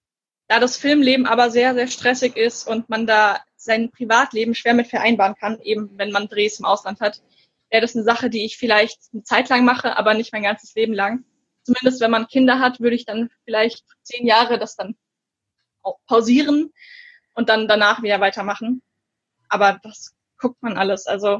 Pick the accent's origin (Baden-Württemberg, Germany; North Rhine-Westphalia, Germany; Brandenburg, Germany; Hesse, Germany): Hesse, Germany; Gernsheim; weil von einer Gernsheimer Autorin, also der Ort wird vielen nicht sagen, aber da komme ich her